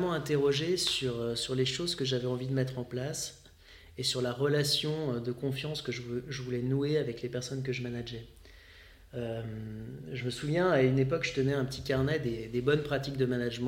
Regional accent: Saint-Étienne, Auvergne-Rhône-Alpes, France; Je viens de Saint-Étienne

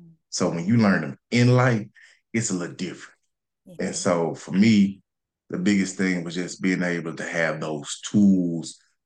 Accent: Pine Bluff, Arkansas, United States; one of our legacy projects is we're renovating a 12-unit apartment complex in my hometown of Pine Bluff, Arkansas.

